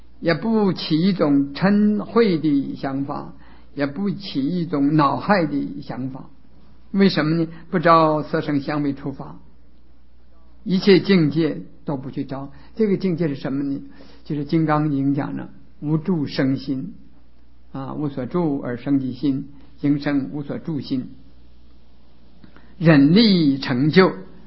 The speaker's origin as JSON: {"language": "Chinese", "country": "China", "said": "我们中国人的老祖先皇帝"}